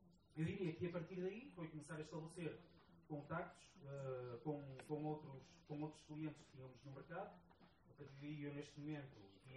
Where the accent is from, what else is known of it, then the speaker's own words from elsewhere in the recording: Portugal; Quando sempre quis voltar a Portugal, eventualmente nós, como portugueses, também nos queixamos muito